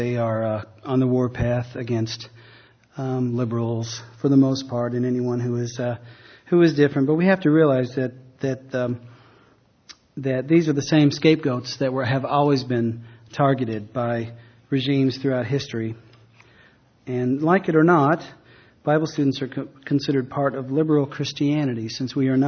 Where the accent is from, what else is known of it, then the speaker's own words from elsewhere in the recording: United States; born there; I was born in America, but now I live in a homeland.